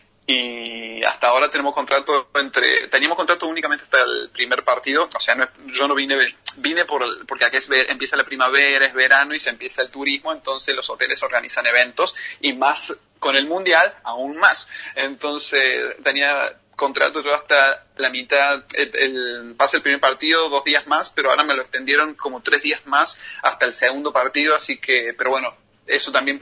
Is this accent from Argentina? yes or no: yes; Argentina; born there; moved away; Si bien hay mucha gente que estamos afuera y vivimos y tenemos otras nacionalidades y demás, pero nacimos en Argentina, así que nos sentimos identificados